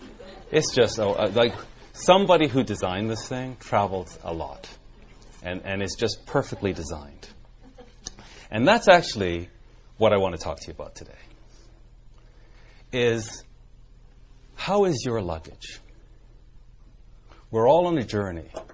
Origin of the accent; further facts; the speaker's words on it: Canada; He's not a president for Canada. I'm a Canadian. There are decisions that he's making that are not great for Canada.